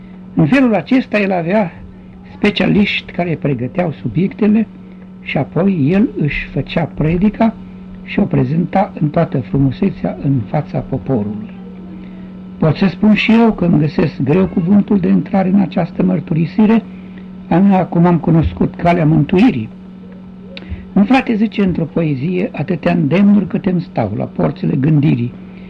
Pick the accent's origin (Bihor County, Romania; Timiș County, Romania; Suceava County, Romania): Timiș County, Romania; Buzad; Satul meu, Buzad, cuvânt maghiar, care înseamnă grâu, făcea parte dintr-un lanț de 6 sate, formând comuna